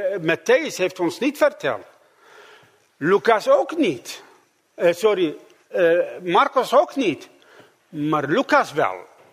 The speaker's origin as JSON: {"language": "Dutch", "country": "Iraq", "tie": "born or raised there", "lives_now": "Netherlands", "said": "En later we zijn naar Irak gegaan en ben ik opgegroeid in Irak en ik ken de taal."}